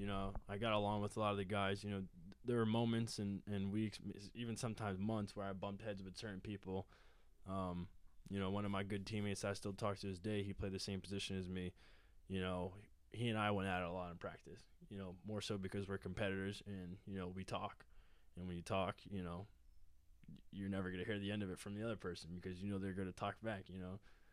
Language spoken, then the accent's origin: English; Boston, Massachusetts, United States; we're from the Boston area, you know, so we're used to city life